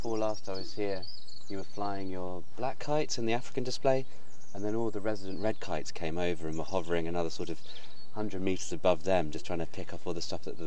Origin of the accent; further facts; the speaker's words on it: Fordingbridge, South East England, United Kingdom; I grew up in and around Fordingbridge. I'm a New Forest boy, so I think the first time I came to the Conservancy was 35 years ago.